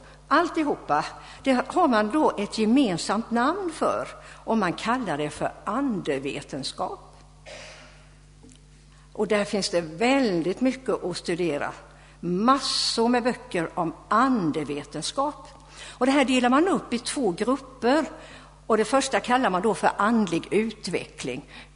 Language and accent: Swedish; Huskvarna, Jönköping County, Sweden; jag brukar gå på de här New Age-mässorna som finns hemma i Jönköpingstrakten, alltså i Huskvarna då